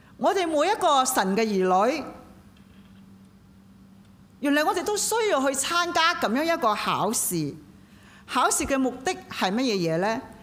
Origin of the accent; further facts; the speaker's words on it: Hong Kong; 因為我哋講 Cantonese 嘅，我哋香港人又好啦，新加坡人又好啦，好多時咧，就算我唔信主咧。我起碼都聽過，我細個翻過天主教學校